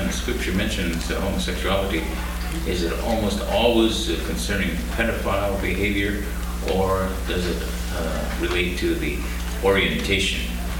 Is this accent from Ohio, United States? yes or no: no; Moorhead, Minnesota, United States; from Moorhead, Minnesota.